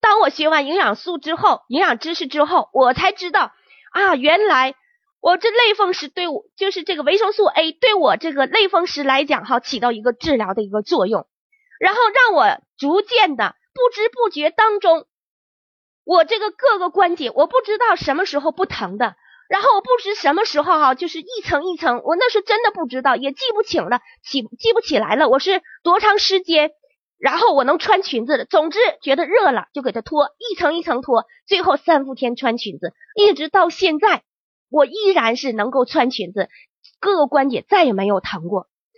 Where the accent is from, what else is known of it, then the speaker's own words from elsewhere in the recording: Northeast China, China; 她坐在就是我们东北人讲叫炕上，坐在火炕上的时候